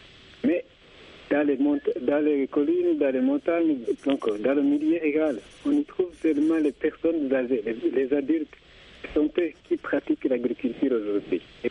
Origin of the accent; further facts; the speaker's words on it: Burundi; Chez nous, au Burundi, l'agriculture, c'est une agriculture vivrière